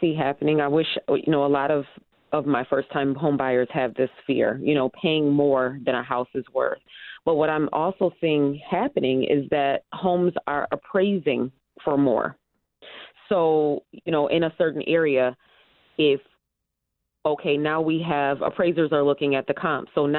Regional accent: Rochester, New York, United States; I grew up here in Rochester. I've been here for 44 years.

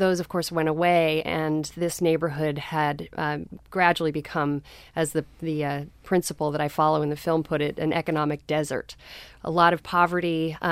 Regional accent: Colorado, United States; I grew up in Colorado and had never heard of urban Appalachian culture.

